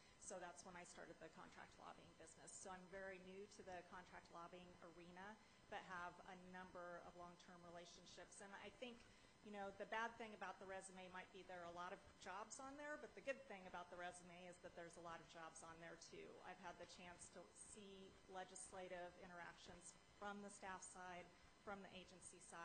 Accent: Kansas, United States; moved away as an adult; I'm originally from Kansas. I moved out to Washington to go to law school.

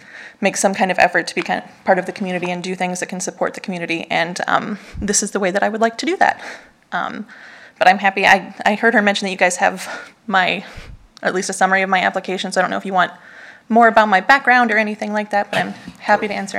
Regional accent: Wisconsin, United States; also born or lived in Wyoming / Colorado; now in Oregon, United States; So I'm literally from all over. I grew up in Wisconsin. I spent some time living in Wyoming when I was a kid in Colorado.

